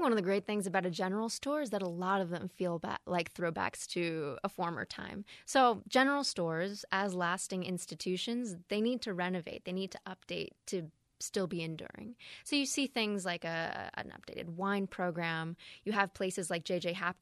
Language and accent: English; Boston, Massachusetts, United States; So like I said, I'm not from Vermont. I'm from Boston. And Boston has its own versions of cultural epicenters, you know, a lobster shack or maybe a great Jewish deli that I grew up next to.